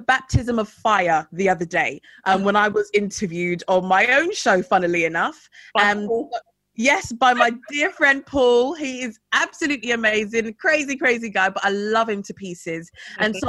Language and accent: English; London, United Kingdom; We grew up in West London. As my mum is from the beautiful island of Grenada, and my dad is from the land of gold. He's from Ghana.